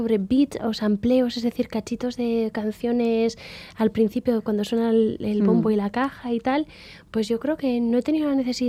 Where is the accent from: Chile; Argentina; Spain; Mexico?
Spain; Durango, Basque Country; now in Bilbao, Spain; yo he nacido en Bilbo, me he criado en Durango y ya por los años que llevo ya en Bilbo, porque nos trasladamos aquí, pues tendría que decir que soy bilbotarra, pero no sé, tengo a Durango